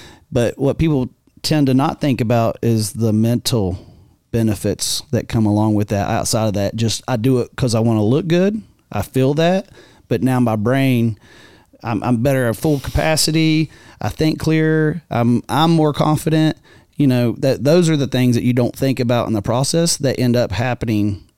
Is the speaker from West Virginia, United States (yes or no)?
yes; Huntington, West Virginia, United States; I grew up in Huntington and moved about 11 years ago. I only moved about 25 miles.